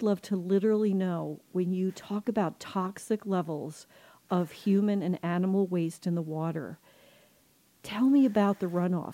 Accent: New Jersey, United States; I grew up on the Jersey Shore, loved it. It's one of the happiest memories I have of being a kid.

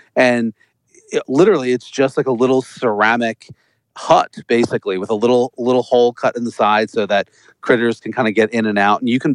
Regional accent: Middletown, New Jersey, United States; Oh, I grew up in a town called Middletown, which is sort of like central New Jersey.

